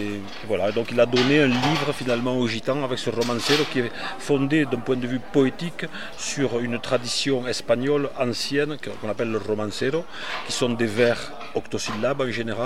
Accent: Toulouse, Occitanie, France; now in Corbières, France; Moi, je suis toulousain, mais je vis dans les Corbières.

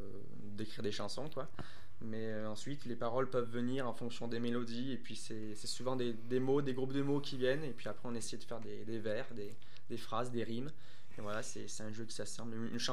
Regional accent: Montélimar, Auvergne-Rhône-Alpes, France; born there; Alors, je suis né à Montélimar.

